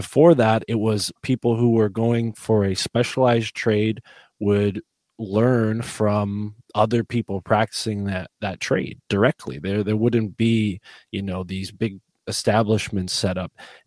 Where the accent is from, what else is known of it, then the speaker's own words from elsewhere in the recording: Connecticut, United States; growing up in Connecticut, there are just as many private schools as there are public schools